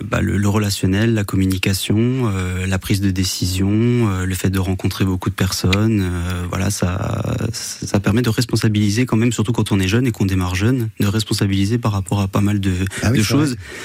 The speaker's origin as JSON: {"language": "French", "region": "Grand Est", "country": "France", "said": "Après, en tant qu'Alsacien, on va souhaiter"}